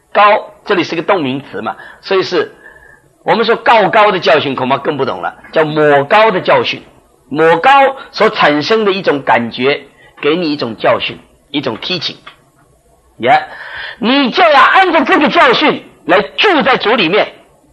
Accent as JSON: {"language": "Chinese", "country": "Taiwan", "said": "我们台湾话叫做假膏啊"}